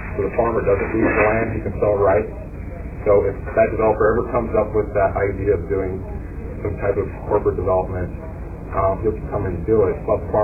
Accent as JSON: {"language": "English", "region": "Nebraska", "country": "United States", "tie": "born or raised there", "said": "growing up in Nebraska, we were 30 minutes from the edge of Omaha."}